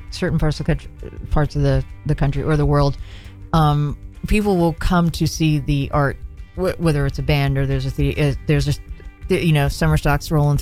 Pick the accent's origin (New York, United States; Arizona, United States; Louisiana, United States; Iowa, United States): New York, United States; New York City; I grew up in New York City and in Brooklyn